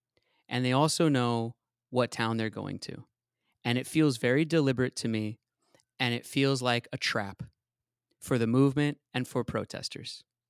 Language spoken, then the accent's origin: English; Seattle, Washington, United States; let's take my hometown of Seattle for 1 second and examine it.